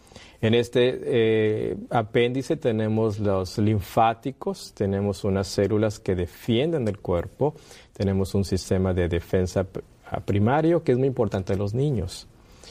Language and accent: Spanish; Mexico; Yo vengo de México. Estamos trabajando en un sanatorio naturista. El norte de México, estamos en Monte Morelos, a 5 kilómetros de allí.